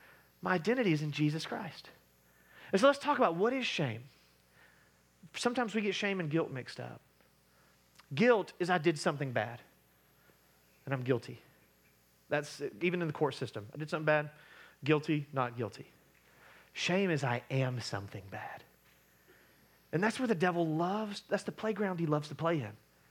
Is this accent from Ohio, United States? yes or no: yes; Columbus, Ohio, United States; I grew up in Columbus, and so there's a lot of people who know a bad side